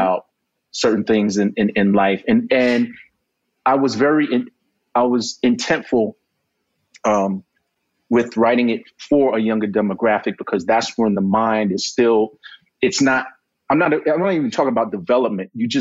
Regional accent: New York, United States; You know, I'm from New York, I like the Yankees.

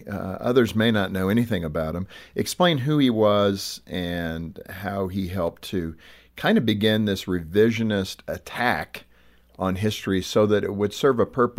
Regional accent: California, United States; Which now, is amazing because I was raised in California

